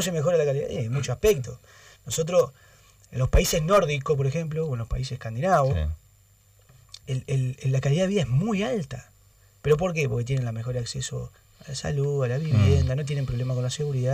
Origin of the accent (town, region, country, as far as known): Argentina